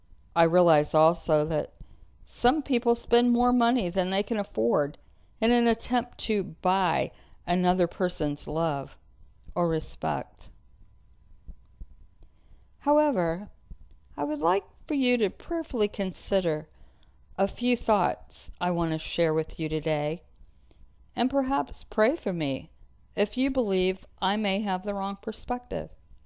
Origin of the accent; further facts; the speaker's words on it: United States; born there; I was born in the United States during the 1950s.